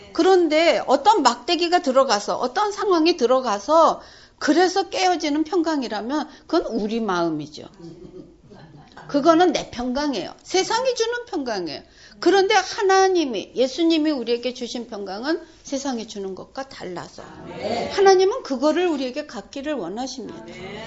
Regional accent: South Korea; now in Japan; 제가 또 한국 사람으로서의 어떤 고집이라 그럴까

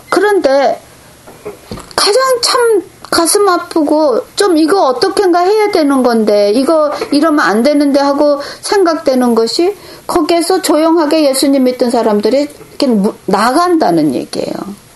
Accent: South Korea; 저는 또 한국 사람이기도 하잖아요.

